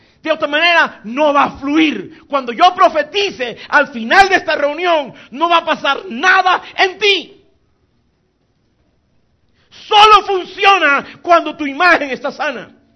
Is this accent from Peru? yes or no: no; Colombia; born there; Yo nací pobre en Colombia, una familia pobre.